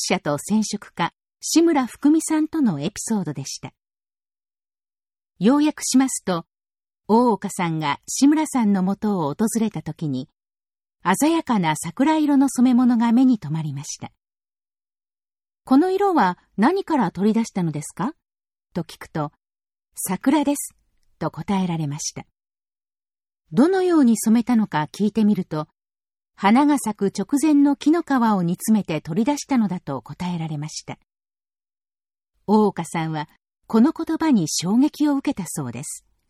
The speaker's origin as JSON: {"language": "Japanese", "region": "Toyama", "country": "Japan", "tie": "born or raised there", "said": "私の地元、富山でも4月の初めに桜が満開となり"}